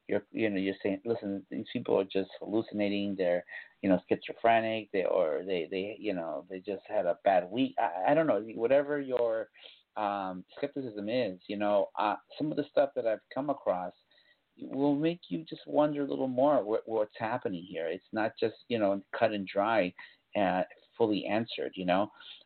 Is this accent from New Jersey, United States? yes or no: no; Boston, Massachusetts, United States; I'm broadcasting from New England, the Boston area. So it's Beantown. If you know about Bostonians, we're rough and tough, and, you know, we get it done, you know, it's city of champions.